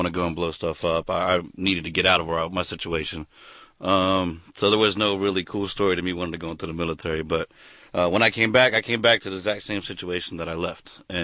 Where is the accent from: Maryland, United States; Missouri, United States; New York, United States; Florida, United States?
Maryland, United States; I've moved pretty much all over the nation. Spent most of my time growing up in Maryland, D.C. area. But, I just had a lot of time moving around, get to know a lot of diverse areas